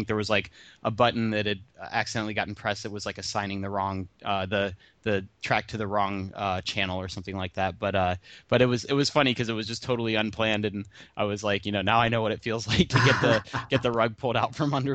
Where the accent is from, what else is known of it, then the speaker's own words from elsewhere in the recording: United States; I'm from America and our national pastime is baseball